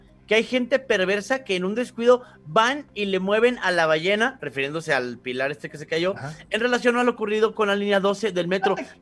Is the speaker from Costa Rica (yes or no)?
no; Mexico; nosotros somos mexicanos, no así de ignorantes